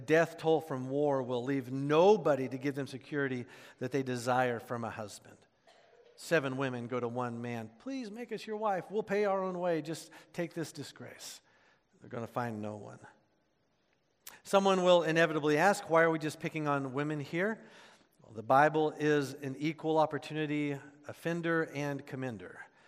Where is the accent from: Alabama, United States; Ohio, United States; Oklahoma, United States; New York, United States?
Oklahoma, United States; We used to have this phrase growing up in Oklahoma.